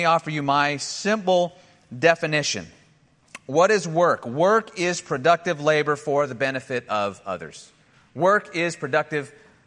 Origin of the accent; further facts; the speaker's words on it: Montana, United States; And when growing up in Montana, you always had to carry a sidearm with you